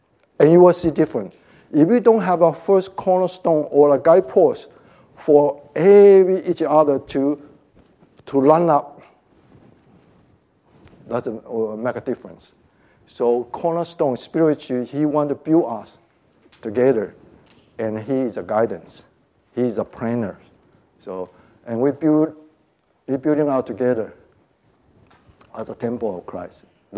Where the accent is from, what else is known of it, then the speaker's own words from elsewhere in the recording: Taiwan; not me, Chinese, I'm a Chinese from Taiwan.